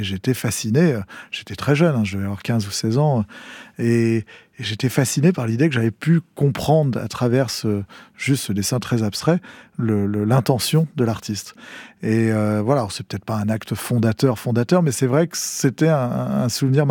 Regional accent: Montreuil, Île-de-France, France; born there; Oui, alors je suis né à Montreuil, puisque ma maman avait l'habitude de cette clinique. Je suis né le 6 mai 68.

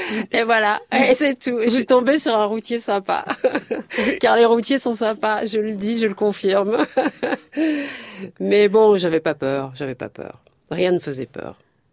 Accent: France; born there; Je suis algérienne. D'ailleurs, j'étais algérienne. Je suis restée algérienne jusqu'à 30 ans. Même si j'étais née en France, j'étais vraiment, algérienne.

